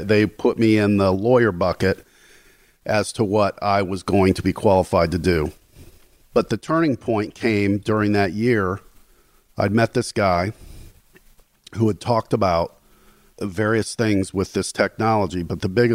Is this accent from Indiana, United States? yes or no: yes; Gary, Indiana, United States; I think growing up in Gary and witnessing a town just decay, a town just go from something that was blue collar, but a great place to grow up, to a town now that people literally drive through. Whenever I say I'm from Gary, people look at me like, really?